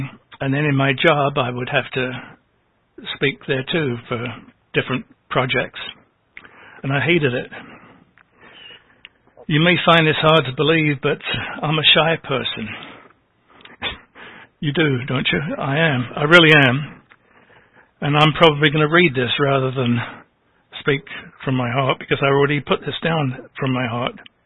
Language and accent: English; London, United Kingdom; moved away as an adult; As most of you know, I spent the first 20 years of my life growing up in London.